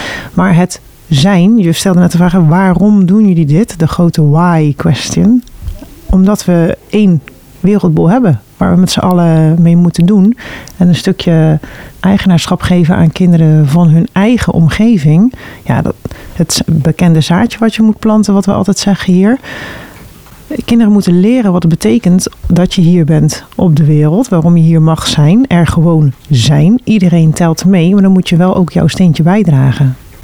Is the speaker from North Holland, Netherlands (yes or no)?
no; Bergen op Zoom, North Brabant, Netherlands; Het is mijn eigen oude basisschool. Ik heb hier als leerling op school gezeten.